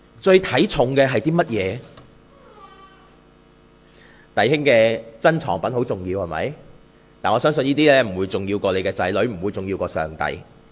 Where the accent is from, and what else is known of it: Guangdong, China